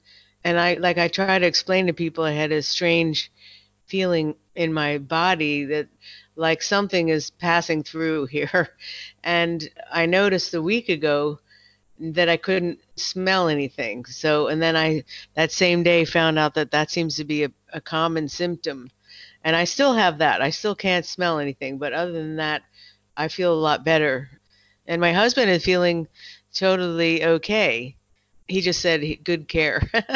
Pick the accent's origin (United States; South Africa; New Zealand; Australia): United States; now in Berlin, Germany; I'm an American living in Berlin. As of February sometime, I got my German citizenship too, so I'm a dual citizen.